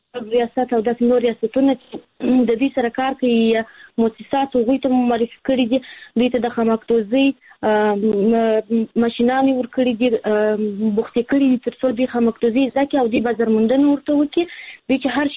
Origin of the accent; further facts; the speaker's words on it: Kandahar, Afghanistan; زه هلمند نه، د کندهار ولایت یم.